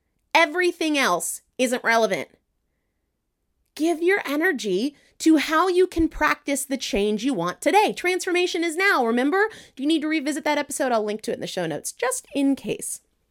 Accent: New England, United States; And I grew up in New England where in the winter it is dang cold.

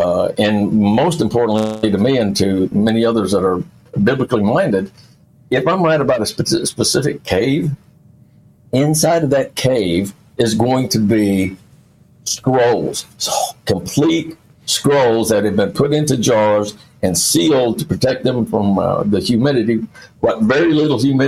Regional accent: Lawton, Oklahoma, United States; Yeah, I did fire investigations for my hometown here in Oklahoma, Lawton, Oklahoma.

